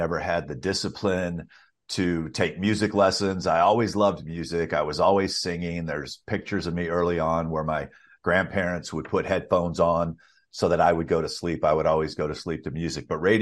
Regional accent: Alabama, United States; I grew up in Alabama and I know who

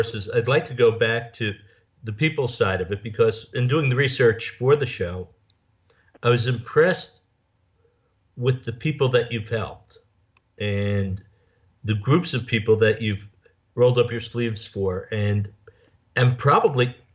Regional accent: Atlantic City, New Jersey, United States; You know, I grew up just outside Atlantic City, New Jersey

